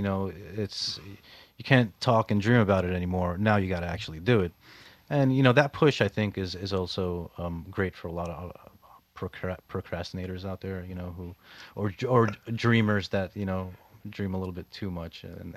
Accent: United States; You know, I'm Lebanese American. You know, I grew up in America.

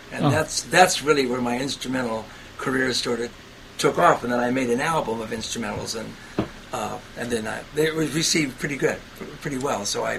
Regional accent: San Francisco, California, United States; now in Los Angeles, United States; Well, when I went to L.A., yeah, I grew up in San Francisco, and I moved to L.A. To sort of see what was going on.

